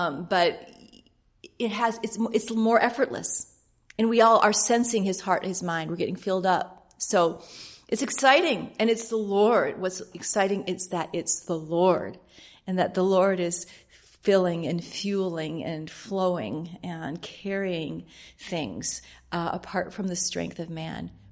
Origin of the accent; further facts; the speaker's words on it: Minnesota, United States; You know, I was raised in Minnesota, and yeah, that was a big part of my childhood, making snowballs.